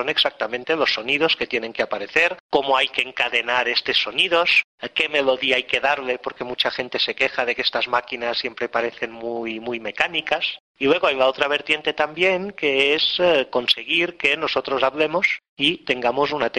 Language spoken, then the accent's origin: Spanish; Barcelona, Catalonia, Spain; accent: Catalan; Spanish is a second language; yo tengo acento catalán, porque vengo de Barcelona y hablo español como segunda lengua.